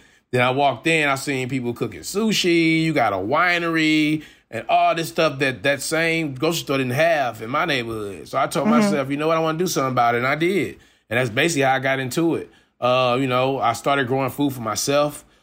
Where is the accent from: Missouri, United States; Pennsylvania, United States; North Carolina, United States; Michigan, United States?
Missouri, United States; St. Louis; Oh, no, I grew up in St. Louis, right here.